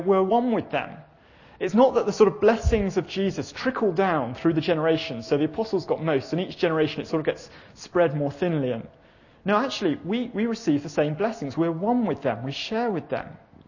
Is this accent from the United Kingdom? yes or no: yes; England, United Kingdom; And being English, we keep most people that we know outside of that sort of zone of really knowing us, out of our personal lives.